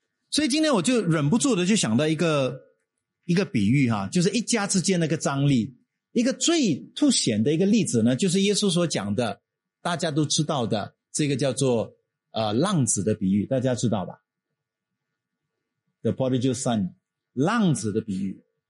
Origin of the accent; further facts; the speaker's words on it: Singapore; 我们新加坡是唯一一个这样的一个的政策，就是英语为第一语言，但是母语是第二语言的。这个对我这个华校生来讲是比较难接受的